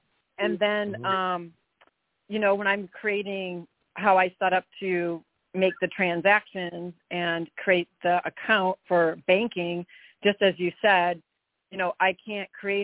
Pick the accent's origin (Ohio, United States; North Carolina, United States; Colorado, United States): Colorado, United States; I'm from Colorado.